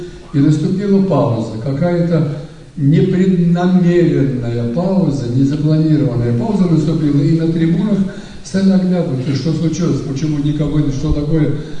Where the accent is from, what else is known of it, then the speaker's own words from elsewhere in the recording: Stryba, Odesa Oblast, Ukraine; now in Moscow, Russia; Мы с Украины, отец и мать, жили под Винницей в селе Стрыба Котомского района Одесской области и занимались животноводством.